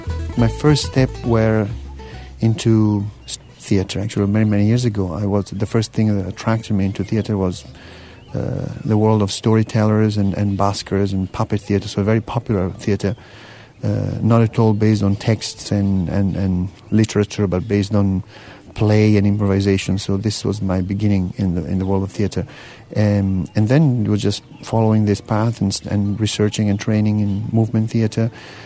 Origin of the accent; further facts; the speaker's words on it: Italy; and I'm from Italy